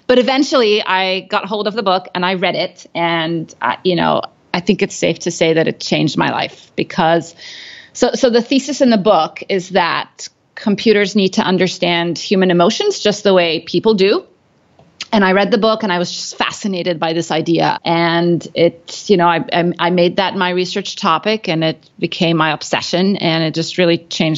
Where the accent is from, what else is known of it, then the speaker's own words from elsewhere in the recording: Cairo, Cairo Governorate, Egypt; also born or lived in Middle East; So I am Egyptian. So I grew up in Cairo and around the Middle East.